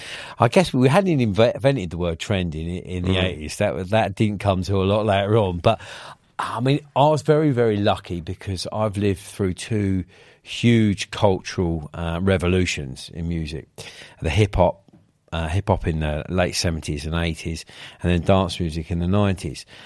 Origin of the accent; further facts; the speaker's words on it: South East England, United Kingdom; now in London, United Kingdom; I'm from Kent initially, but I live in town now. I've always kind of flitted between the two, but yeah, it's always been my home. This neck of the woods.